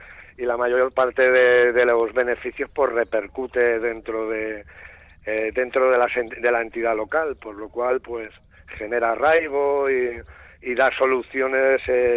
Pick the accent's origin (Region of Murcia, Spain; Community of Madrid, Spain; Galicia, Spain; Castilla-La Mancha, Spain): Community of Madrid, Spain; Madrid; born there; Bueno, soy nacido en Madrid.